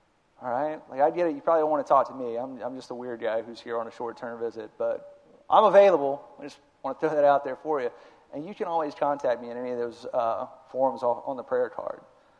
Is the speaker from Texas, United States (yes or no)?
yes; Texas, United States; I am from Texas. I like guns.